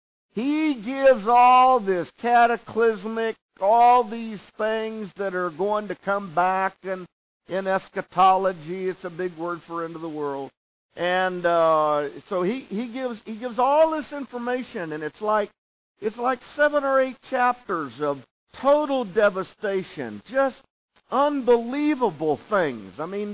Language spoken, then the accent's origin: English; Texas, United States; Yeah, I'm from Texas.